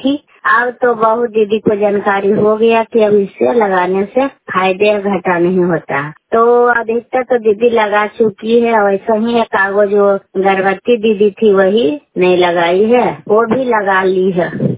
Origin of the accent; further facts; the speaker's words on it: Bihar, India; नालंदा जिला का रहने वाली हूँ, सरवेरा प्रखंड के रहने वाली।